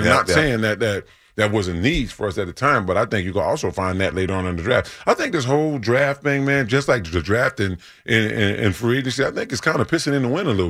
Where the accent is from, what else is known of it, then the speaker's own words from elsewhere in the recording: Louisiana, United States; I'm born and raised in Louisiana, watching play, man.